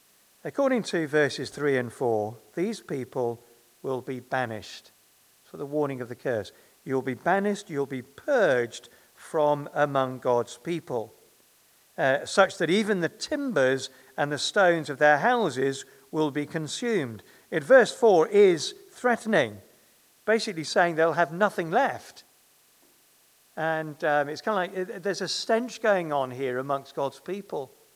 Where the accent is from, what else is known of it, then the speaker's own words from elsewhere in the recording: Nairobi, Kenya; When I was a boy growing up in Nairobi, there was a new shop opened